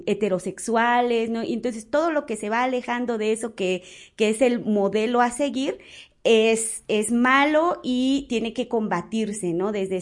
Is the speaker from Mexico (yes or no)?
yes; Oaxaca, Mexico; first language Zapotec; Spanish is a second language; Les acabo de saludar en mi lengua materna, mi lengua indígena, que es el zapoteco del Valle de Oaxaca.